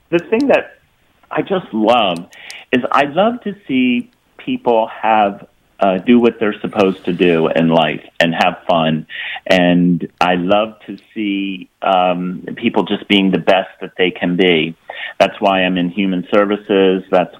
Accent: Baltimore, California, United States; now in Connecticut, United States; I grew up in actually in Baltimore in California, but came here when I was in high school.

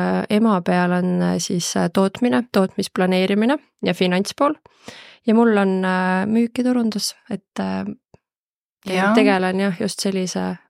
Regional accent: Pärnu, Pärnu County, Estonia; kui ma olen Pärnust pärit ja kui ma koolis õppisin

